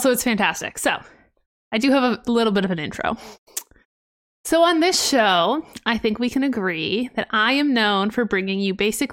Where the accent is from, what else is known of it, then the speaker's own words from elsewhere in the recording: Ohio, United States; I'm from Ohio.